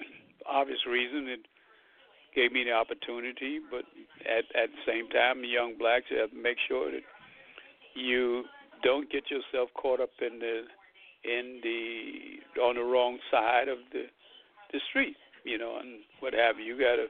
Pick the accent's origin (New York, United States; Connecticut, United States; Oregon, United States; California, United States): New York, United States; Brooklyn; growing up in Bed-Stuy in Brooklyn, New York.